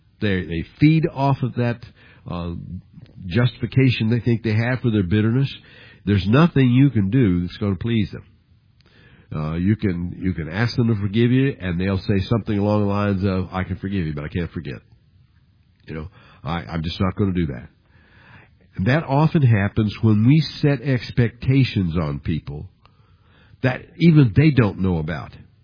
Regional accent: Independence, Missouri, United States; When we grew up in Independence, Missouri, I had two brothers. There were three of us.

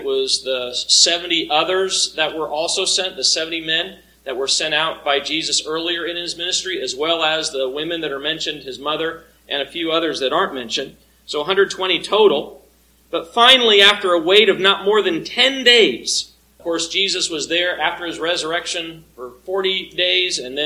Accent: Colorado, United States; When we grew up in Colorado, we were kind of in the right track of Stapleton International Airport.

